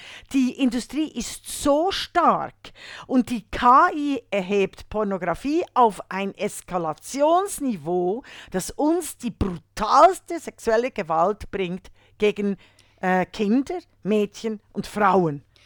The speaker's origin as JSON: {"language": "German", "country": "Switzerland"}